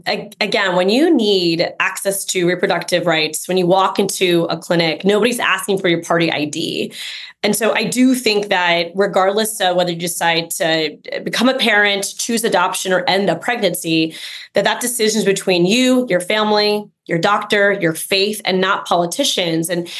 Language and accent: English; Florida, United States; As someone born and raised in Florida, I am proud to say that Florida is always worth fighting for.